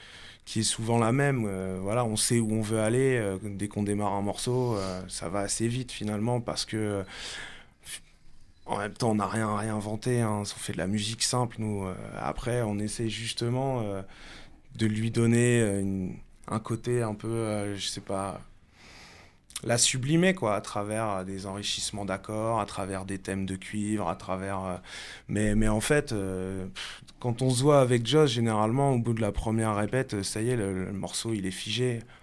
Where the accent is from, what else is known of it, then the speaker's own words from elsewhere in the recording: Rouen, Normandy, France; j'ai grandi ici, à la Grand-Mare, et voilà, je pense que ça fait partie des places fortes aussi au niveau du hip-hop sur Rouen